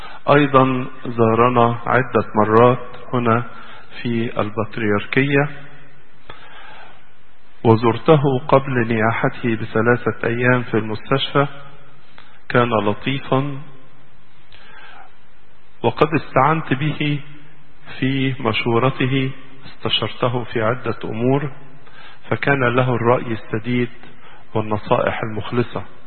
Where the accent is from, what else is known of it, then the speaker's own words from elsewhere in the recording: Egypt; ليس قلوبنا كمصريين، ولكن قلوب كل العالم